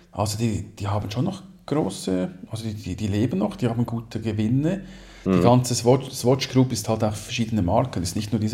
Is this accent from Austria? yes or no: no; Switzerland; Ich glaube nicht, dass es auf den Malediven schöner ist als bei uns in der Schweiz.